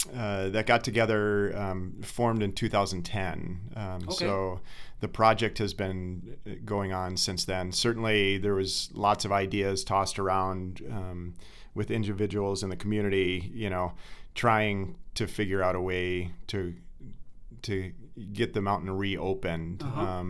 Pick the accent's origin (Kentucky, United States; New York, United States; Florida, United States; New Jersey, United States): New York, United States; Rochester; moved away as an adult; also born or lived in Virginia; now in Colorado, United States; I am not a Colorado native. I am a New York native.